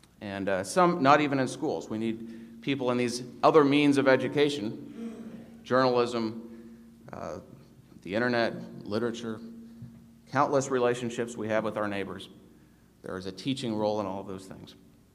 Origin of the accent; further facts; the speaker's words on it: Puyallup, Washington, United States; my neighbors and my family, people in Puyallup, are better at taking care of themselves